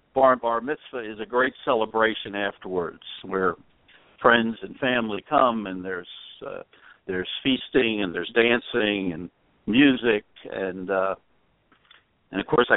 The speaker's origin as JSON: {"language": "English", "region": "New Jersey", "country": "United States", "tie": "born or raised there", "also_born_or_lived": "New York", "said": "And I grew up in New Jersey and then New York, and can remember beginning my religious education at a very young age."}